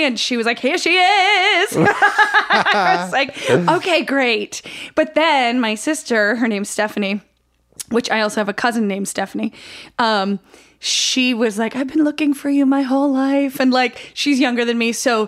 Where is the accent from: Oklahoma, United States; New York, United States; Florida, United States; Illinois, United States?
New York, United States; Oswego; So I grew up in Oswego, New York